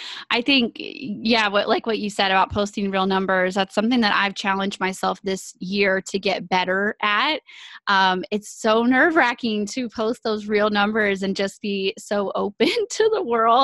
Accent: Texas, United States; We're also from Texas.

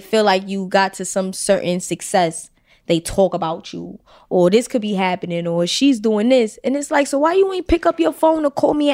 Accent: New York, United States; I went to MS 113. That's Clinton Hills.

